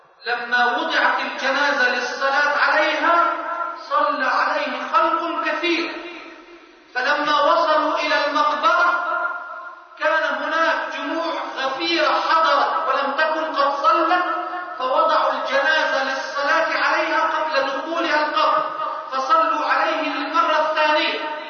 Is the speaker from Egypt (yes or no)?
yes; Egypt; عندنا في مصر، في مصر هنا